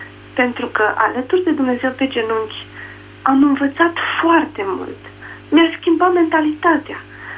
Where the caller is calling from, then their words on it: Suceava, Suceava County, Romania; sunt din Suceava.